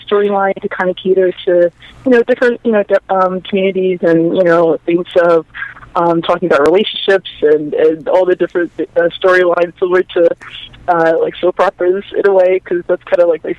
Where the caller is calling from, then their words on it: New Jersey, United States; I'm actually calling you guys from Northern New Jersey, and so I'm calling from the East Coast